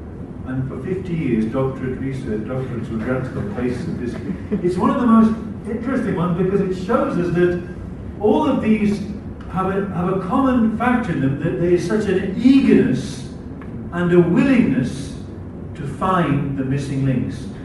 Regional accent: England, United Kingdom; Piltdown Man was discovered in England. I'm an Englishman. I'm very proud of this.

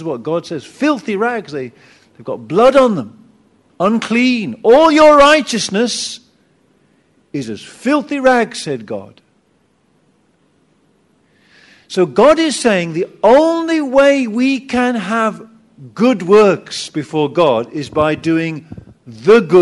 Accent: England, United Kingdom; I'm English. In England, we can do this, we can do that.

